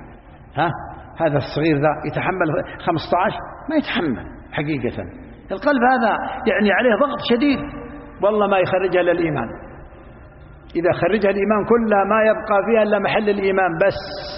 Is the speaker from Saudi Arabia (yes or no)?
yes; Abha, Asir, Saudi Arabia; لو الإيمان عندنا في أبها أبيض